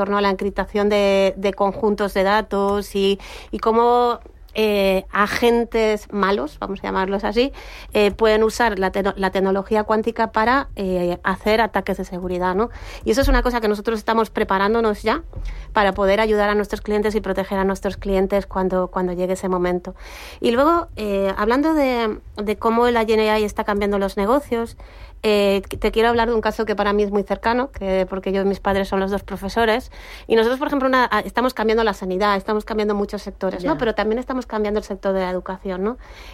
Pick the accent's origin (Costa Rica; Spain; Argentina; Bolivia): Spain; Galicia; also born or lived in Aragon; Yo soy gallega, pero soy medio aragonesa, ya soy maña de adopción porque paso más tiempo allí que en Galicia.